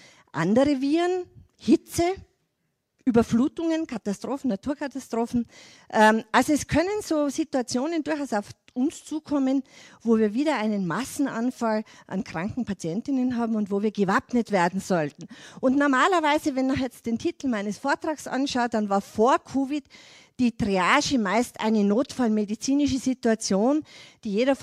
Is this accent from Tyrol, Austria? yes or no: yes; Tyrol, Austria; wir als Tiroler haben diesen Lockdown eigentlich nicht als Panikmache empfunden